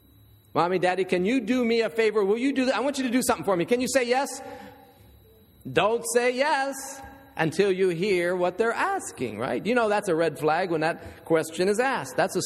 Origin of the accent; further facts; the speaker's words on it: Ohio, United States; because when I grew up in Ohio in the winter, I was glad that February was a short month.